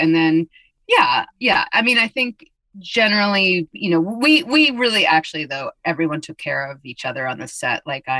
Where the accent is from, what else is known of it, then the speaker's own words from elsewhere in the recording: New York City, New York, United States; I grew up in New York City, in the city, and I romped around being the Tasmanian devil, diabolical little Jew.